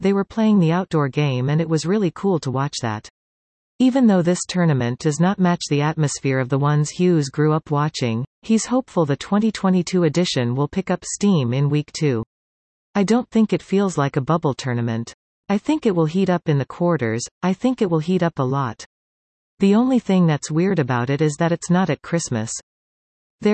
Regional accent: Toronto, Ontario, Canada; We grew up watching it. We grew up in Toronto.

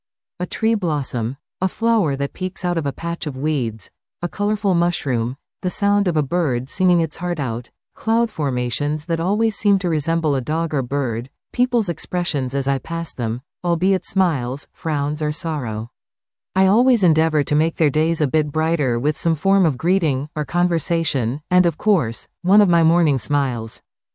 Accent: Alberta, Canada; now in Parksville, Canada; Our home is in Parksville, where I've lived for the past 15 years. I'm originally from Alberta

